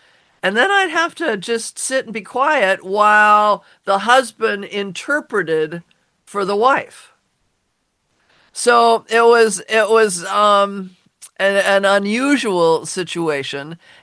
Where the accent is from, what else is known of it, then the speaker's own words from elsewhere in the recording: Chicago, Illinois, United States; born there; You think I would know that because I was born in Chicago.